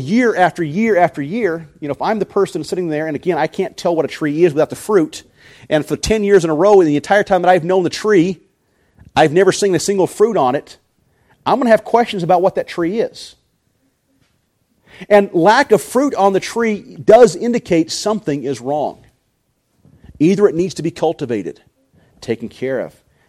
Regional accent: Arizona, United States; down where I grew up in Arizona, the big orchards

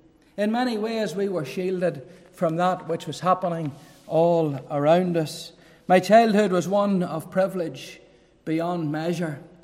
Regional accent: Corkley, Northern Ireland, United Kingdom; my mind goes back to my childhood days, how I was born there in South Armagh in the townland of Corkley, just about a mile from the border with the Republic of Ireland

